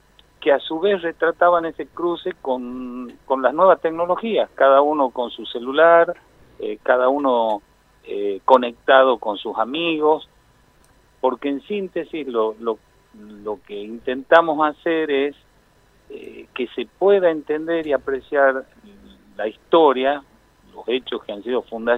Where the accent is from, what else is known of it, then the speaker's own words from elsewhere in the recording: Jujuy, Argentina; soy jujeño y yo, como mi tonada lo delata, nunca la he perdido a pesar de haber vivido muchísimos años en el exterior y estar ahí trabajando en Buenos Aires